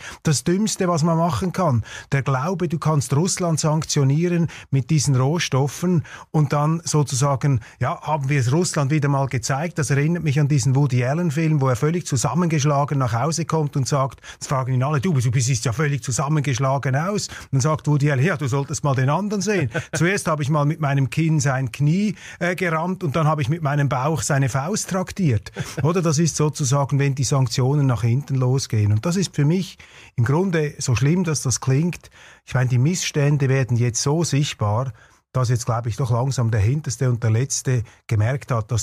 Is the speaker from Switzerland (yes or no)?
yes; Switzerland; ich kann nur hoffen, auch als Schweizer, weil natürlich Deutschland ist der Wirtschaftsmotor.